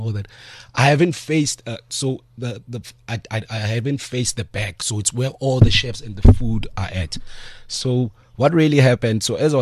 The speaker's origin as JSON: {"language": "English", "town": "Freedom", "region": "Free State", "country": "South Africa", "said": "I'm from Freedom Free State"}